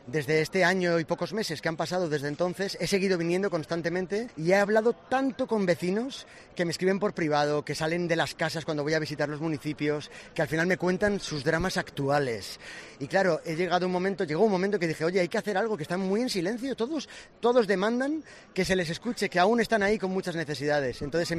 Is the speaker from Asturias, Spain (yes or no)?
no; Madrid, Community of Madrid, Spain; born there; Yo soy madrileño de nacimiento, medio valenciano de corazón, mi mamá es de Valencia y yo, claro, llevo toda la vida viniendo aquí